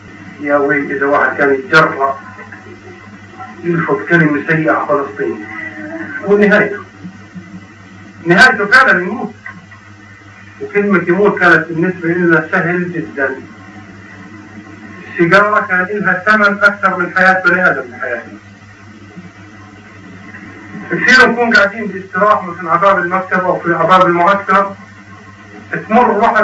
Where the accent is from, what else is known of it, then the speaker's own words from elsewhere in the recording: Jordan; moved away; طبعا لما طلعت من الاردن 11 سنه اهلي ما يعرفوش عني انا وين